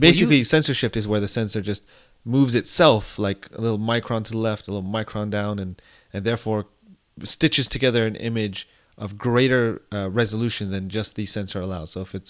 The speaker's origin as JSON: {"language": "English", "region": "California", "country": "United States", "said": "That's right, I recycle. I'm a Californian."}